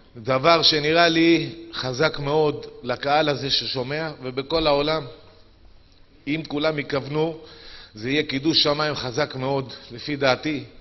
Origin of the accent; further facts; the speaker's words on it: Mexico; זוכר אותי הרב, אני באתי ממקסיקו